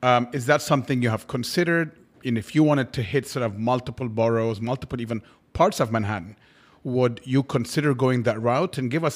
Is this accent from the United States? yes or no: no; Cairo, Cairo Governorate, Egypt; I remember growing up in Cairo as well, and McDonald's, I think we were one of the first countries to have McDonald's delivery.